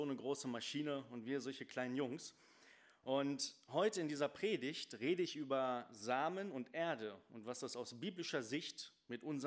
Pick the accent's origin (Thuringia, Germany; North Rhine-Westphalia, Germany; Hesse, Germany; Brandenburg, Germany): North Rhine-Westphalia, Germany; Porta Westfalica; Ich bin auf dem Dorf groß geworden und immer wenn ich zu meiner Großmutter fuhr, von Porta Westfalica nach Bad Oeynhausen